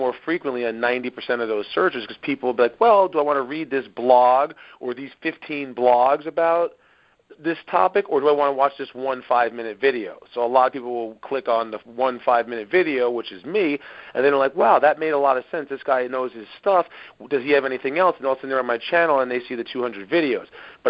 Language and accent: English; Bayonne, New Jersey, United States; So I'm originally from Bayonne, New Jersey, and I've lived here all my life, and I basically harbor everything about the New Jersey mind flow of dedication, hard work, and perseverance.